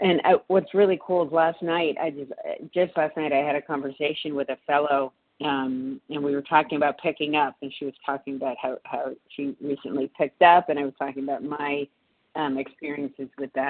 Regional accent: Massachusetts, United States; now in New York, United States; From Massachusetts, but I'm currently in New York.

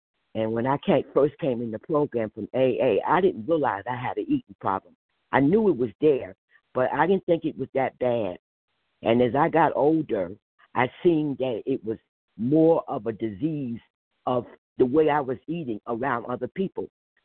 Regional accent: New Jersey, United States; I'm a grateful compulsive overeater. I'm from New Jersey.

